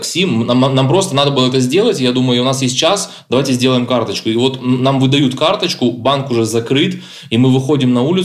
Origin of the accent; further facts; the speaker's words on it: Russia; moved away as an adult; now in Calgary, Canada; Так как мы приехали из России, и у нас, ну, ровным счетом не было ни денег, ни активных карточек